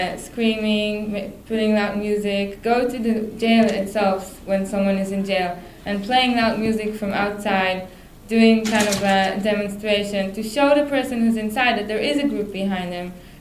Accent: Tel Aviv, Tel Aviv District, Israel; I grew up in Tel Aviv, which is a much more liberal...

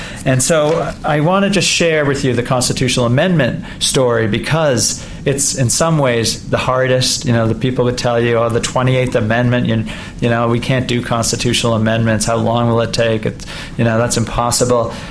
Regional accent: Concord, Massachusetts, United States; I'm from New England. We have town meetings for our government. Literally, every citizen in Concord, where I'm from, is effectively a legislature.

